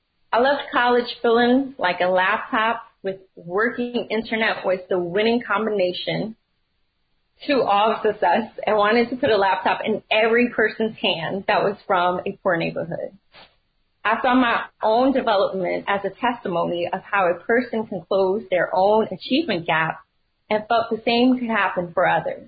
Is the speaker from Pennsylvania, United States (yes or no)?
yes; Philadelphia, Pennsylvania, United States; I grew up in North Philadelphia in a neighborhood called Badlands, which is in the Kensington Fairhair area in Philadelphia.